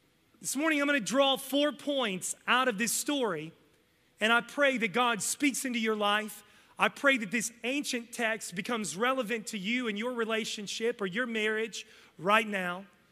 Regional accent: West Virginia, United States; This is just all kinds of messed up, and I'm from West Virginia, all right?

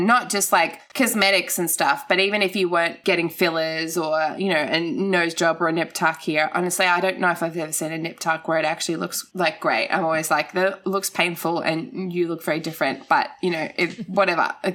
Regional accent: Gold Coast, Queensland, Australia; babe, I grew up on the Gold Coast.

